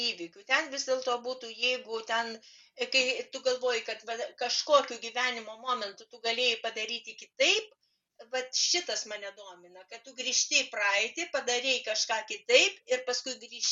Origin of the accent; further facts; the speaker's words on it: Šiauliai, Šiauliai County, Lithuania; moved away as an adult; now in Alytus, Lithuania; Čia aš jau gyvenu apie 40 metų ir jis jau artimesnis už gimtąjį miestą Šiaulius. Šiauliam tai yra tik tai nostalgija, o vis dėlto mano miestas yra Alytus.